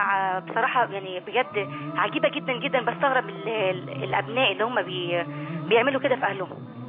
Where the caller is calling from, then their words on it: Suez, Suez Governorate, Egypt; لو هي ترضى ان تيجي تعيش عندنا في السويس